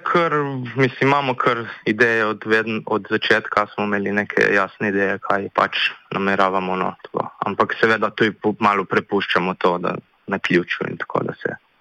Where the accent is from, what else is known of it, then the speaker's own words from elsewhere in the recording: Istria, Slovenia; jaz sem tle iz Istre in dejansko mi oni pošiljajo komade